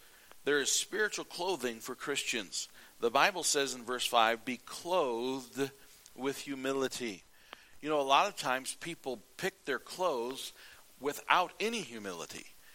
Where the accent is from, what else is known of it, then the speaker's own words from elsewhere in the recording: United States; As an American, I like to see the American way where we stand up for our rights.